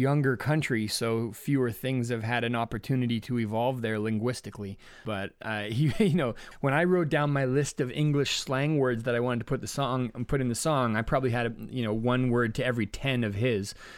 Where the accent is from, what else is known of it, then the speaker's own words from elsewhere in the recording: Vancouver, British Columbia, Canada; Yeah, and you know, I'm from Vancouver, so you want to talk about a young country